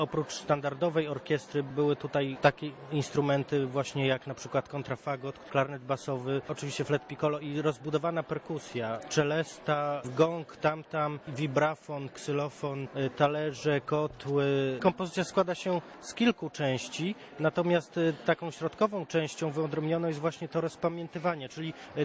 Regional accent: Szczecin, West Pomeranian Voivodeship, Poland; Bardzo dobrze się tu czuję i w Szczecinie, i w Filharmonii Szczecińskiej. To jest moje rodzinne miasto, stąd pochodzę.

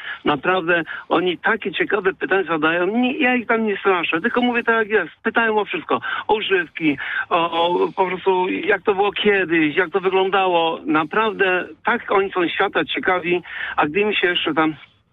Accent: Poznań, Greater Poland Voivodeship, Poland; now in Oborniki, Poland; Ja mieszkam w Obornika, ale pochodzę z Grunwaldu.

